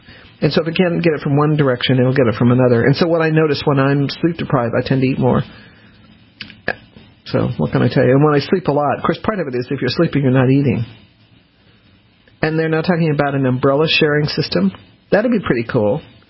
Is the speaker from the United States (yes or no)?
yes; Denver, Colorado, United States; I love umbrellas because I grew up in Denver and you didn't have umbrellas.